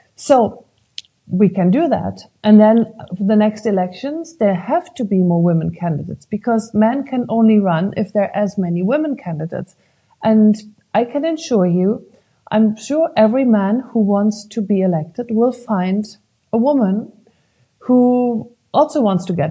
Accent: Germany; I'm from Germany. It's also a relatively conservative country

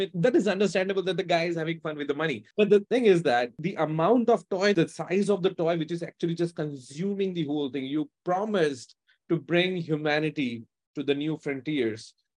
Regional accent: India; Being an Indian citizen, I know a lot of things in what's going on in the U.S.

